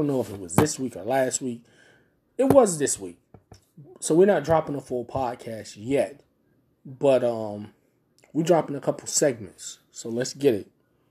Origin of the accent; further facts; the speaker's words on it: Tampa, Florida, United States; accent: southern; Now, I don't know if you guys notice, I have a little bit of a southern accent. I was born in Tampa, Florida. I was not raised in Tampa, Florida. I was raised from 0 to 6 in Tampa, Florida. Then I moved up north.